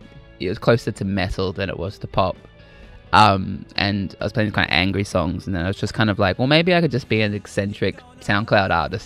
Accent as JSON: {"language": "English", "town": "Adelaide", "region": "South Australia", "country": "Australia", "tie": "born or raised there", "said": "Yeah. But everyone in Adelaide hates Melbourne."}